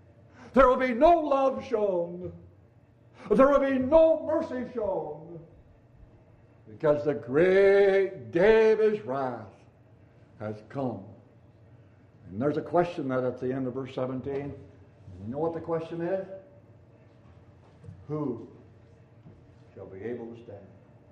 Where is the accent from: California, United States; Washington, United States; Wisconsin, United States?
Wisconsin, United States; Appleton; They drove down my hometown in Appleton.